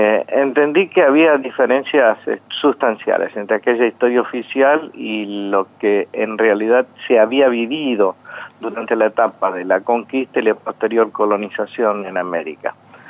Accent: Argentina; nosotros como argentinos

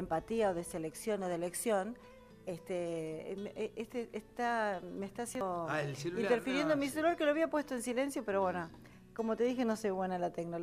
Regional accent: La Plata, Buenos Aires Province, Argentina; No, soy de la ciudad de La Plata.

